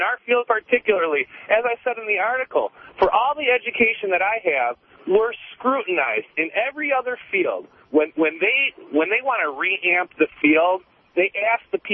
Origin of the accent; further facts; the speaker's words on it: Detroit, Michigan, United States; now in Warren, United States; And actually, I'm actually from Detroit. I now reside in Warren.